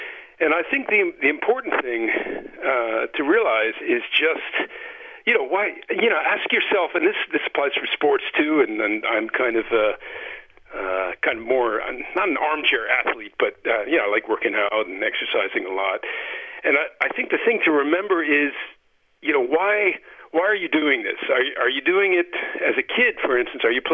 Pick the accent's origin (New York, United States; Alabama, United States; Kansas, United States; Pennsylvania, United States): New York, United States; New York City; So I grew up in New York City, and I was good.